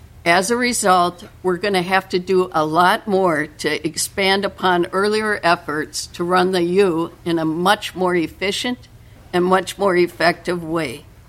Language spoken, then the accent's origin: English; Eagan, Minnesota, United States; from Eagan, and thank you to the Alumni Association for hosting this forum.